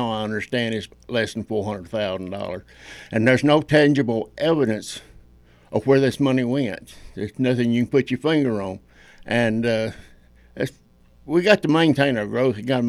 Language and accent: English; Adairsville, Georgia, United States; I'm a full-time, lifelong member of Bartow County. I was born and raised in Adairsville. I moved to New Harley in 1988.